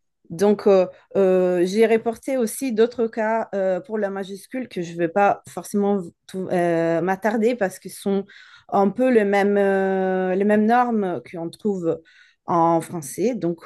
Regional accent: Italy; French is a second language; mais en tant qu'italienne, je vais présenter mes remarques

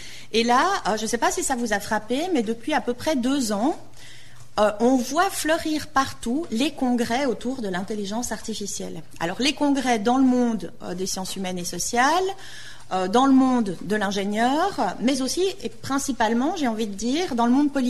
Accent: Switzerland; alors évidemment, je viens de Suisse

